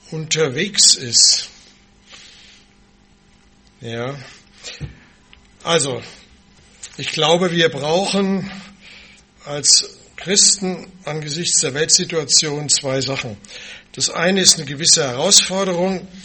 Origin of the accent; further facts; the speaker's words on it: Munich, Bavaria, Germany; born there; wer mich noch nicht kennt, geboren in München, aufgewachsen und gelebt meist woanders und jetzt wieder da.